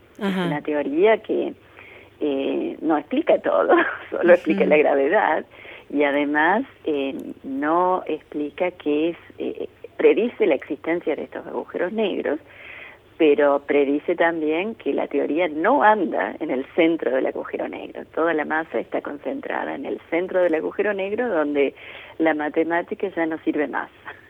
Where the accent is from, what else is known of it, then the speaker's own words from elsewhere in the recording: Córdoba, Argentina; moved away as an adult; now in United States; Sí, nací, crecí en Córdoba, fui a la Universidad de Córdoba antes de mudarme a Estados Unidos.